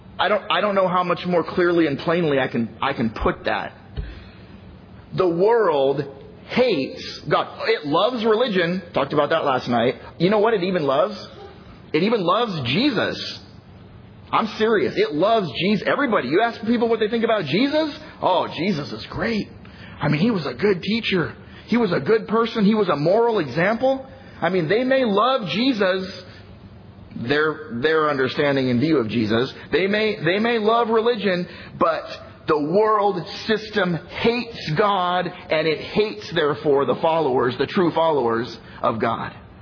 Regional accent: California, United States; dude, I'm from California.

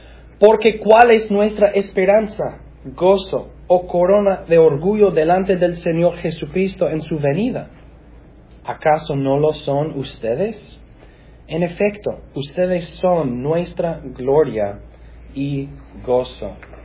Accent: Massachusetts, United States; born there; yo nací en Massachusetts, a la otra costa. Y cuando yo tenía 11 años, nosotros vivíamos al lado de mis abuelos.

